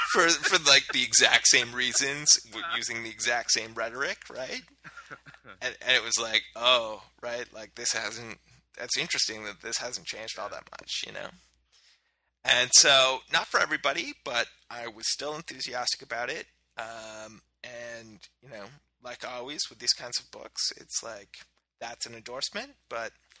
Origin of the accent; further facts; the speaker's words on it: Canada; because, you know, I'm Canadian, I've got healthcare, right?